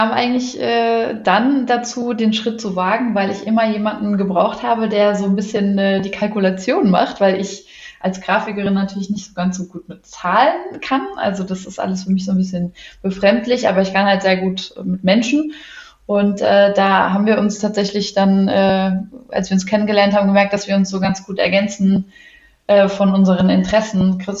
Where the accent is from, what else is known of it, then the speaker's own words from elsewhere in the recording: Wiesbaden, Hesse, Germany; bin aus Wiesbaden, wohne auch in Wiesbaden